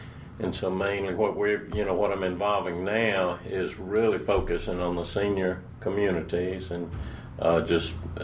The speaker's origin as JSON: {"language": "English", "region": "Mississippi", "country": "United States", "tie": "born or raised there", "moved": "yes", "said": "I grew up in Mississippi, just right on the Mississippi River, and that's something that never gets out of you."}